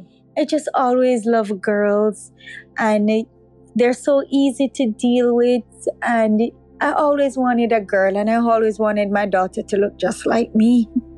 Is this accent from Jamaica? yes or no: yes; Old Harbour, Jamaica; I grew up in Jamaica, Old Harbor. My childhood was good.